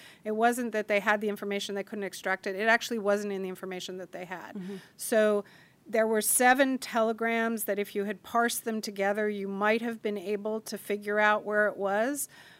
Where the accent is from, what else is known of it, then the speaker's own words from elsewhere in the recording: Hawaii, United States; I think my interest in all things military came out of growing up in Hawaii and growing up with some, you know, with a father who had spent his career in the Navy